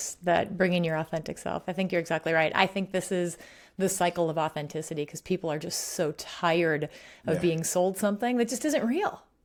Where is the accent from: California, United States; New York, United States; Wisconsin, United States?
Wisconsin, United States; Kaukauna; I'll tell you, growing up in Kaukauna, Milwaukee was a big city.